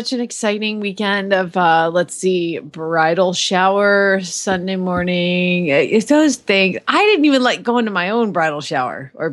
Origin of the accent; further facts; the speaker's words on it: Phoenix, Arizona, United States; from Phoenix, Arizona.